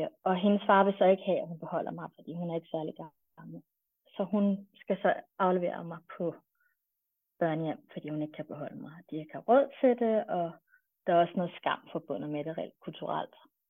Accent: Frederiksberg, Capital Region of Denmark, Denmark; also born or lived in Bornholm / Kolding; Og så er jeg vokset op i Frederiksberg, og har så haft nogle flytninger efter, ja, omkring der var teenager, der flyttede vi til Bornholm, og derefter flyttede vi til Kolding, og så flyttede jeg tilbage til Frederiksberg, hvor jeg voksede op.

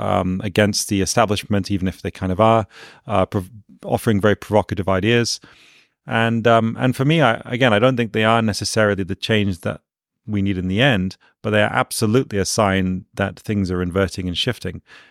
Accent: United Kingdom; I'm British.

